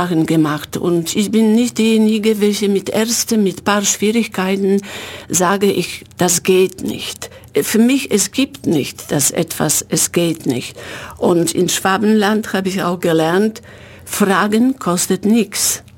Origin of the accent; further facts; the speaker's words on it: Poland; German is a second language; now in Germany; ich bin aus Polen gekommen und die ersten paar Jahre habe ich aus Sozialhilfe gelebt.